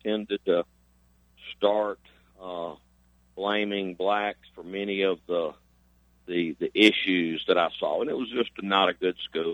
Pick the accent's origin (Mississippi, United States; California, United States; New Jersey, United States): Mississippi, United States; Jackson; I grew up outside of Jackson in the 60s, and really enjoyed swimming, fishing, hunting on the Pearl River up in the Jackson area